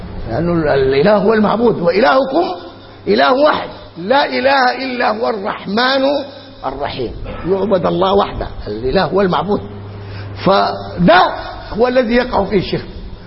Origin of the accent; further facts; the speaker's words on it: Sudan; يا صائم ديما عندنا في السودان، ينادونهم من دون الله